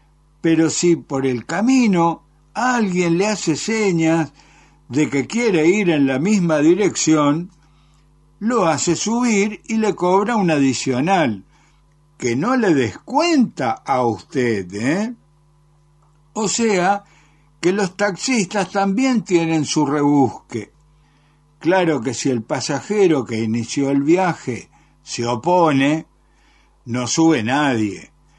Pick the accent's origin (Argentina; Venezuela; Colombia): Argentina; "No, soy argentino", le dije.